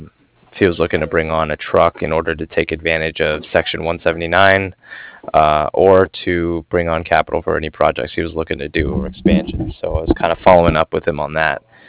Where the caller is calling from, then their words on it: Cardiff, Wales, United Kingdom; And I'm calling from Cardiff.